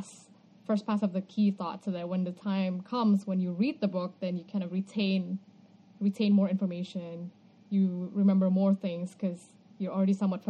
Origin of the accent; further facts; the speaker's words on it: Indonesia; first language Indonesian; English is a second language; Indonesian book, it's just a little different experience, you know, because I'm now reading my mm-hmm. my mother tongue.